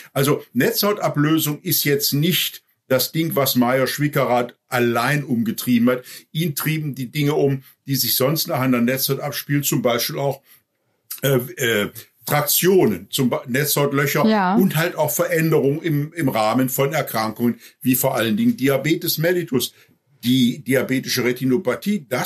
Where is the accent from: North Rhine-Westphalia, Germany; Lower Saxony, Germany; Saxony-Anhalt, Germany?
North Rhine-Westphalia, Germany; Düsseldorf